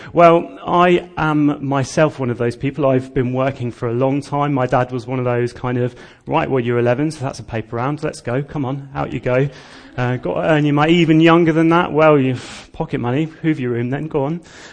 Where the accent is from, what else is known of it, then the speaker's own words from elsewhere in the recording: Bedford, East of England, United Kingdom; I'm originally from Bedford, in Bedfordshire.